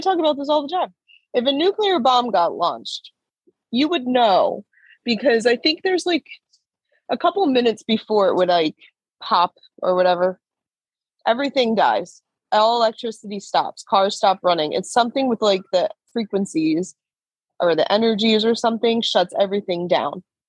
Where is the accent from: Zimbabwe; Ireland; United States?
Ireland; I'm Irish. I don't give a shit about the queen.